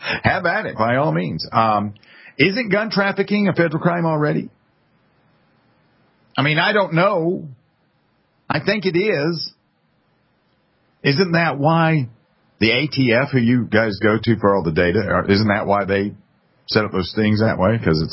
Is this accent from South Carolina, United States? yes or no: yes; South Carolina, United States; the New York Attorney General is just a guy from out of town, because I'm from South Carolina.